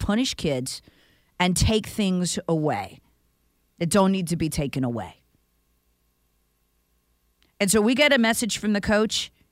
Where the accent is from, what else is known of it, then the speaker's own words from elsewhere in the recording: United States; Because I'm an American.